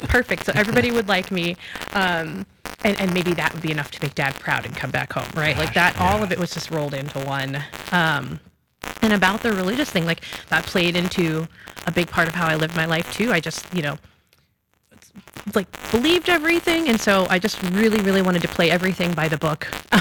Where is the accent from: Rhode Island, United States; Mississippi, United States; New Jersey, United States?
New Jersey, United States; And so I grew up in New Jersey, and my town, I could see New York from my town.